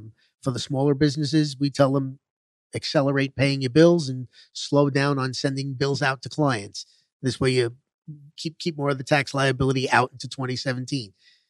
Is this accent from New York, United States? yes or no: yes; New York, United States; Actually, born and raised in New York. We migrated south about 17 years ago